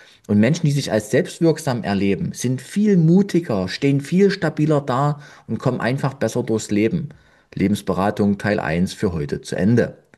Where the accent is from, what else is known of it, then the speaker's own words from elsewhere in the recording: Saxony, Germany; ich komme aus Sachsen.